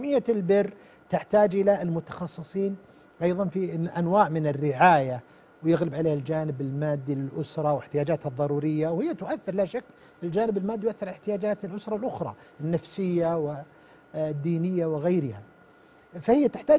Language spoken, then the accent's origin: Arabic; Saudi Arabia; المجتمع عندنا في المملكة العربية السعودية